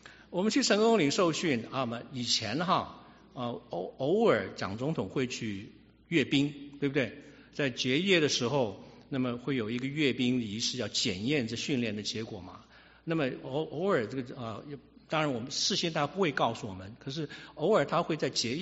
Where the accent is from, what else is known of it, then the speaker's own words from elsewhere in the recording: Taiwan; 我大家都知道我是台湾出生长大的，在台湾出生长大的教育里面呢，我们那个时候就50年代的时候出生长大的人